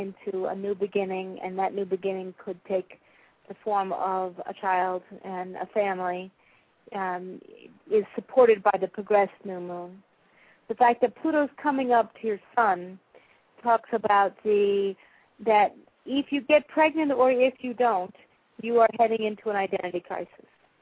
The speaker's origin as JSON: {"language": "English", "country": "Haiti", "said": "I'm from Haiti."}